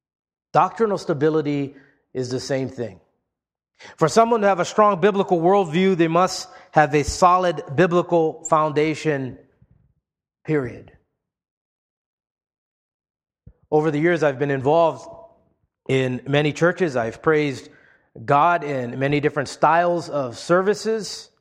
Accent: Hawaii, United States; I grew up in Hawaii. I can attest to being tossed by waves.

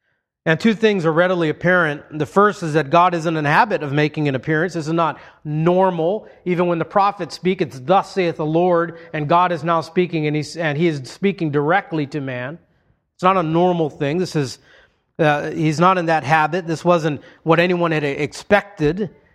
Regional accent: Hawaii, United States; In fact, where I grew up in Hawaii, the Hawaiian proverb was

